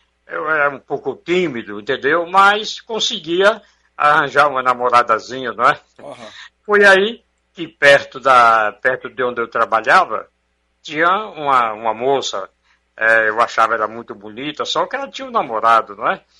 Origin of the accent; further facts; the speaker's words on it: Ituba, Bahia, Brazil; also born or lived in Jacobina; now in Várzea Nova, Brazil; Nasci na cidade de Ituba, sou baiano, entendeu? Cheguei aqui praticamente aos meus 24 anos. Em Jacobina, eu saí de Ituba, vim para Jacobina, não é? Aí fiquei em Jacobina até 50